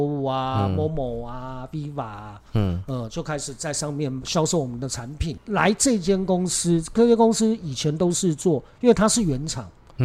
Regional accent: Taiwan; 我们台湾人在异乡

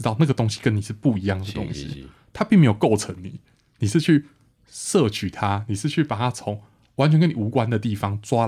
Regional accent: Taiwan; 就是会是我们台湾人吧，年轻人一个很重要的人生的人格建构的一个很重要的过程。

